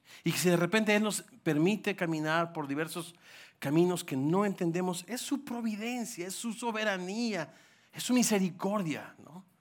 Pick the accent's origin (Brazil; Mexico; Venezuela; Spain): Mexico; Yo soy mexicano, como ustedes saben, nuestro país